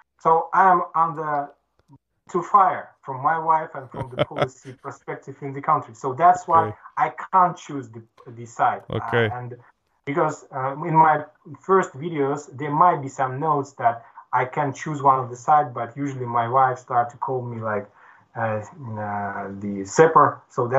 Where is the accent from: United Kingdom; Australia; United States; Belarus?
Belarus; English is a second language; For example, I am from Belarus.